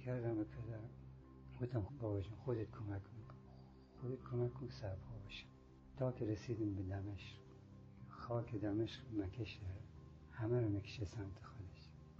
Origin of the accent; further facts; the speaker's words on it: Afghanistan; now in Iran; گفتن تازه از افغانستان اومدم، مدرک ندارم و میخوام برم.